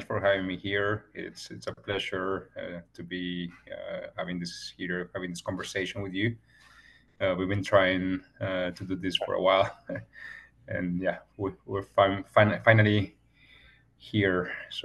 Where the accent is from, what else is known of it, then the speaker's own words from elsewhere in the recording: Colombia; in 2008 in Chile, I discovered that I had an injury in my wrist, so I had to go back to Colombia, my hometown country, to get recover.